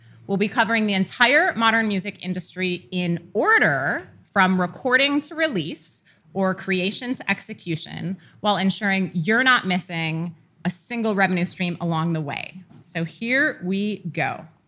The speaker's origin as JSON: {"language": "English", "region": "Midwest", "country": "United States", "said": "Midwestern, so I struggle with vowels."}